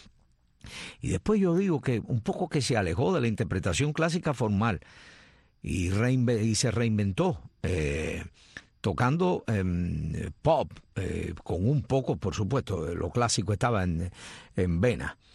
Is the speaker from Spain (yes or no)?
no; Cuba; hasta tal punto les gustó Cuba que hicieron nido en mi país